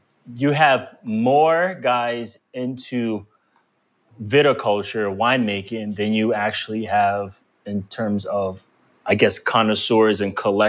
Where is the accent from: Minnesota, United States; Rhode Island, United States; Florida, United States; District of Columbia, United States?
Rhode Island, United States; Providence; I grew up in Providence, Rhode Island.